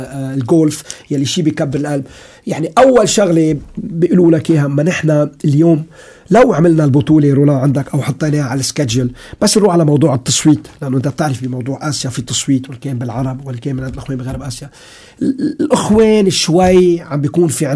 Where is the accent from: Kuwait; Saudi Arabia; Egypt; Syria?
Syria; نحن كل سوري بالسنين الماضيه الاربع سنين الماضيه